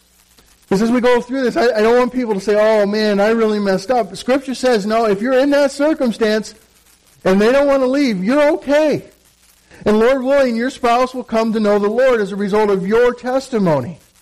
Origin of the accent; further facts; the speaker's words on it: Midwest, United States; I come from the Midwest and we had a county fair where they had horse pulls.